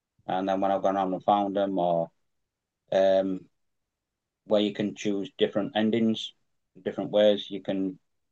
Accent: Yorkshire and the Humber, United Kingdom; I'm from South York, so I'm a Rotherham United fan

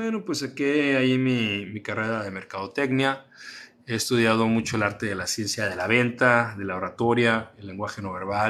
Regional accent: Mexico; yo quiero mucho mi país y quiero mucho mi tierra, pero nuestra cultura está bien chafa, güey. Nuestra mentalidad está bien pendeja de los mexicanos

